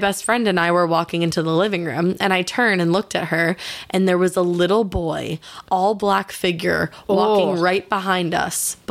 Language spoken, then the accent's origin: English; Louisiana, United States; Did I mention I'm originally from Louisiana?